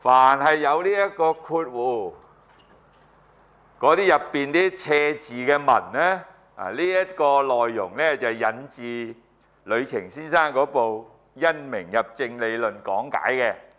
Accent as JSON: {"language": "Cantonese", "country": "China", "said": "這個是跟我們中國人的思想習性有關係的"}